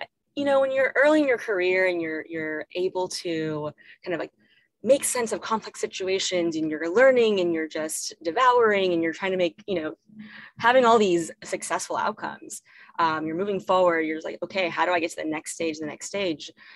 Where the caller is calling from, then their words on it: New York City, New York, United States; New York City, a little phone booth here.